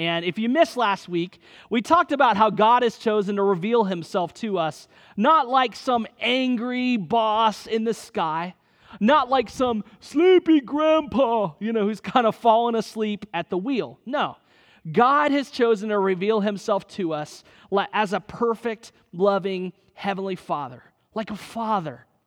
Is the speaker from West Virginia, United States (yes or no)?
no; Atlanta, Georgia, United States; I'm from Atlanta, and I recognize that you may be immediately thinking about the Atlanta Hawks when I say the word omni.